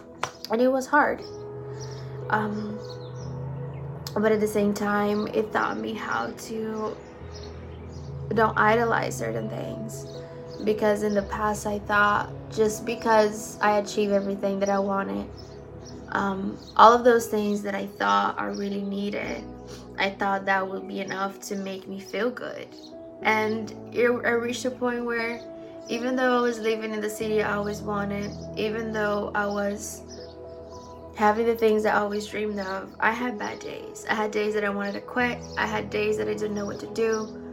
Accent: Brazil; now in United States; I came from Brazil, I got here to the US by the grace of God, and now I'm living here for the past 3 years

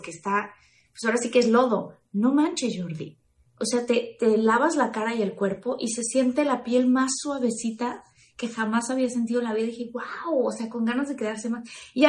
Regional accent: Mexico; ya que somos mexicanos

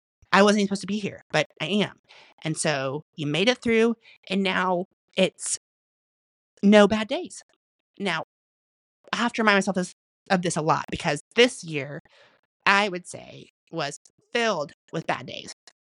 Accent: Oklahoma, United States; So I'm born and raised in Oklahoma

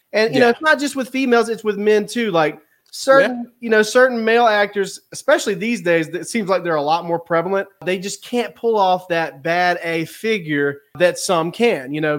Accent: Mississippi, United States; When I was growing up, I'm from South Mississippi, and I'm white, okay?

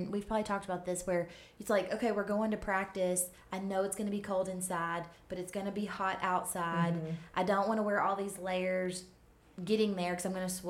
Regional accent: Kentucky, United States; And which I am from Kentucky, so I'm used to it being snowy and cold.

